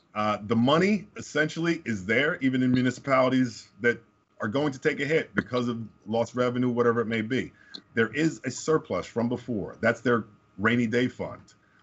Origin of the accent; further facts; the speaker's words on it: Summit, New Jersey, United States; As you said, Summit is a very nice town. I grew up in Summit. I love the city.